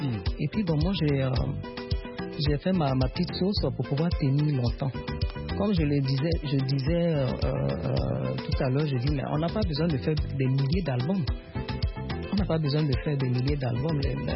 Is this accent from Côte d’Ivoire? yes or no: yes; Côte d’Ivoire; je suis ivoirienne